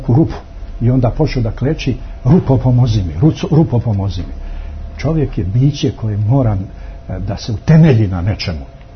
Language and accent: Serbian; Montenegro; ja lično kao čovjek, kao građanin, kao Crnogorac, ako hoćete, kako da kažemo, kao čovjek koji je odrastao u Crnoj Gori i kao čovjek čiji su preci ugradili sebe u biće Crne Gore